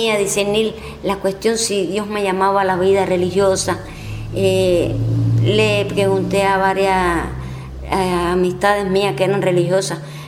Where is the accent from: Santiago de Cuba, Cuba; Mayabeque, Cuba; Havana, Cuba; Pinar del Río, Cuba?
Mayabeque, Cuba; San José de las Lajas; nací aquí en San José de las Lajas.